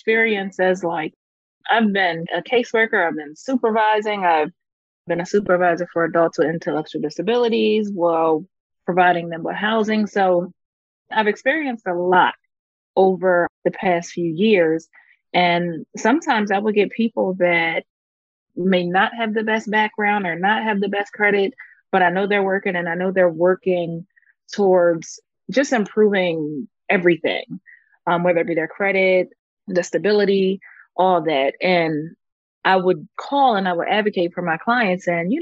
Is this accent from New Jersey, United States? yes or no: no; Coatesville, Pennsylvania, United States; So I'm from Coatesville, Pennsylvania, which is a small town near Philadelphia.